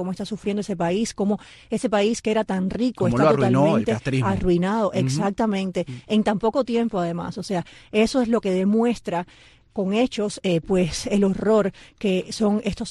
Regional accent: Cuba; moved away; a todos los cubanos que estamos regados por el mundo, literalmente, estamos todos regados por el mundo, porque hemos tenido que salir de nuestro país

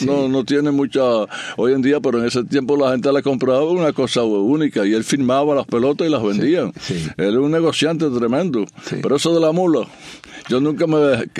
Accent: Puerto Rico; pero resulta que yo vine de Puerto Rico y nadaba la temporada en Chicago

